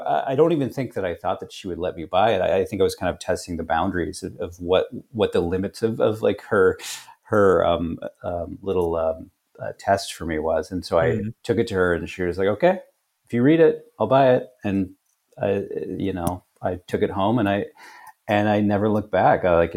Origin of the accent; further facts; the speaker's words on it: Omaha, Nebraska, United States; I'm from Omaha, Nebraska, and my mom took me to this bookstore called B. Dalton Bookstore.